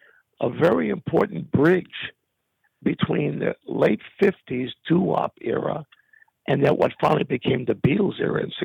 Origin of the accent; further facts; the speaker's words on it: New York City, New York, United States; I was born and raised in Chelsea in New York on 21st Street.